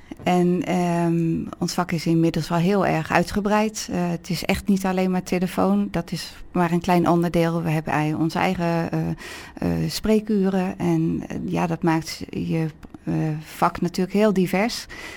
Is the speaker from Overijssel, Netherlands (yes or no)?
yes; Olst, Overijssel, Netherlands; Ja, in Olst, in vlakbij Deventer, een klein dorp. Ja. En daar ben ik opgegroeid, geboren en getogen.